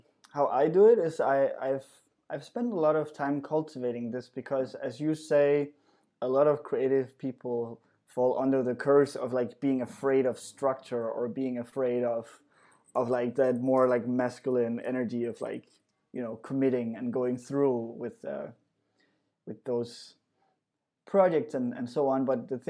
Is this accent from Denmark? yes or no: yes; Central Denmark Region, Denmark; I want to build a skate park in my hometown outside of Aarhus in Denmark where I learned to skate.